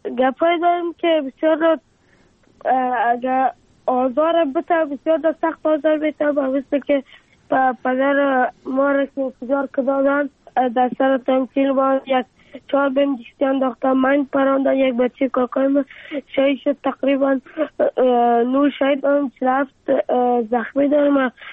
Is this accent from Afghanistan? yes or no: yes; Afghanistan